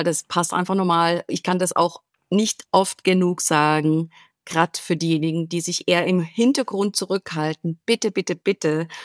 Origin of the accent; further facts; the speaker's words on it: Italy; als Italienerin